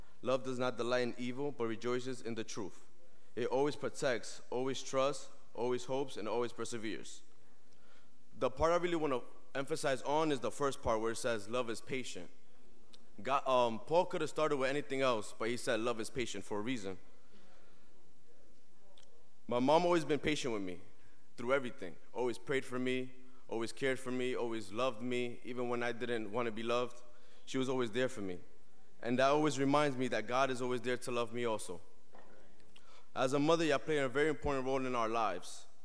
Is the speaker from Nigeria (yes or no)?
no; Bronx, New York, United States; For those who don't know me, I'm originally from the Bronx. I basically did grow up in the church.